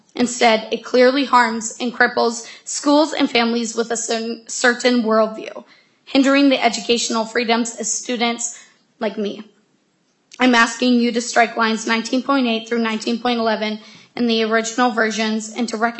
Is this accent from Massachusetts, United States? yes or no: no; Faribault, Minnesota, United States; I'm a senior in high school and a PSEO student at Northwestern, and I'm from Faribault, Minnesota.